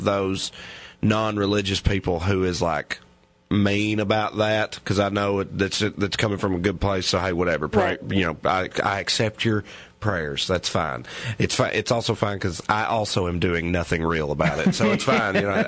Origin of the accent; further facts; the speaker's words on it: Salina, Tennessee, United States; my hometown, Salina, Tennessee, it's such a small town. Everybody knows everybody.